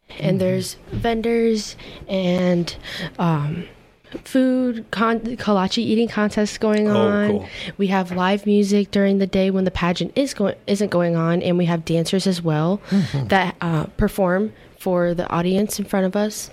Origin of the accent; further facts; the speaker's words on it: Trenčín Region, Slovakia; So I come from the Trenčín region of Czechoslovakia or Czech Republic and Slovakia.